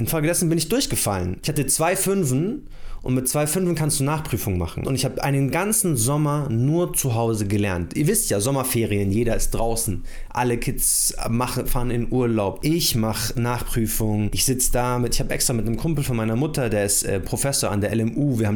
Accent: Munich, Bavaria, Germany; Ich bin in München Leim erst aufgewachsen und dann nach Großhadern gezogen. Leim ist so normal, Mittelschicht und Hadern ist schon so Oberschicht, aber hat so ein paar so Ghetto-Straßen, Gordini-Straße.

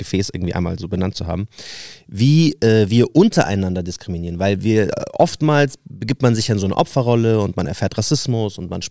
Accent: Palestine; Nein, ich bin selber Palästinenser.

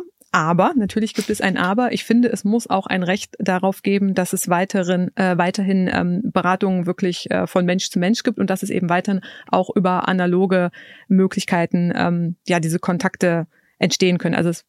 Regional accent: Saxony-Anhalt, Germany; Also ich komme ja selber aus Sachsen-Anhalt. In meinem Dorf früher

